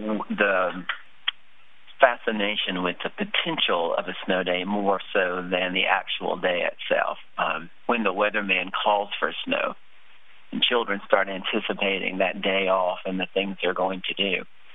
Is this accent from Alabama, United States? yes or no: yes; Alabama, United States; I grew up in Alabama, in the northeastern corner of Alabama, the highest elevation of the state and pretty far south.